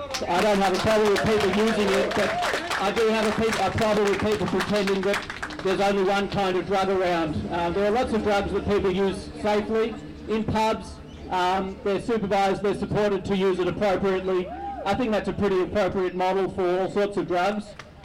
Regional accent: Richmond, Victoria, Australia; I'm here with my four children and my partner. I grew up in Richmond, I was born here. I went to school in Nicholson Street when I was, you know, 4 and 6 and 8 and 10.

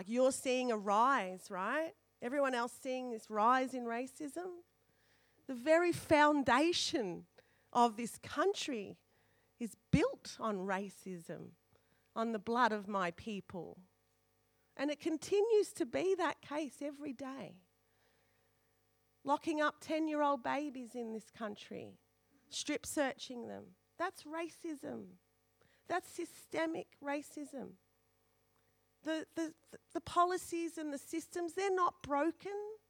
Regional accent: Collingwood, Victoria, Australia; also born or lived in Fitzroy; I'm from Collingwood, remember? And Fitzroy of old.

